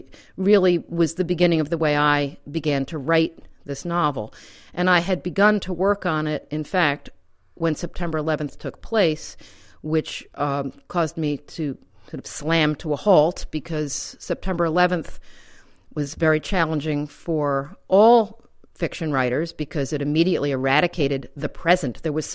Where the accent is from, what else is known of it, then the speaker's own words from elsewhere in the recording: New York City, New York, United States; I grew up in New York City knowing that my grandmother didn't die in that fire